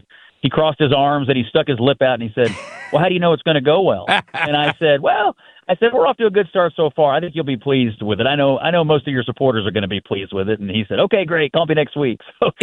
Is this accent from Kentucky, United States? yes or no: yes; Kentucky, United States; I'm from Western Kentucky, but St. Louis is where my heart is because of the Cardinals